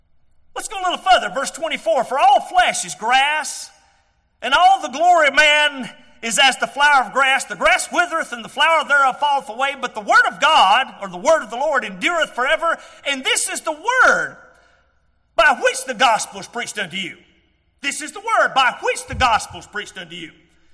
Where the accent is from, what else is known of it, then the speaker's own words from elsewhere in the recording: Georgia, United States; born there; I'm happy to be born in Georgia.